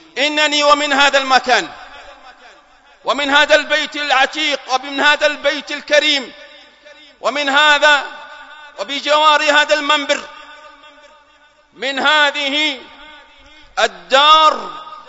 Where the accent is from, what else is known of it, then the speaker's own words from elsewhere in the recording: Ash Shihr, Hadhramaut, Yemen; يا أهل مدينتي، يا أهل الشحر